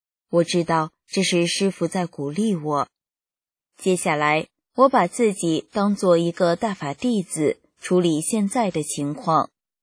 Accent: China; 我在中国大陆出生长大，在北京得法。小时候，父母每天带上我一起学法练功

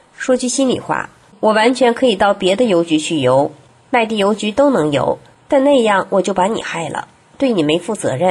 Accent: China; 只有把他推上审判台，我们中国人的道德才能回升

